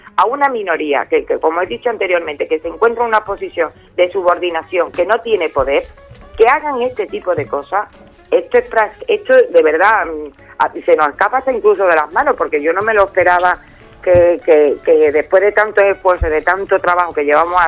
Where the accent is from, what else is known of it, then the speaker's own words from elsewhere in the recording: Spain; somos ciudadanos y ciudadanas de pleno derecho porque somos españoles y españolas